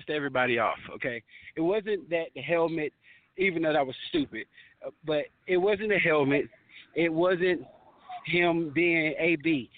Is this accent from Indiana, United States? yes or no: no; Pittsburgh, Pennsylvania, United States; I'm from Pittsburgh, Pennsylvania.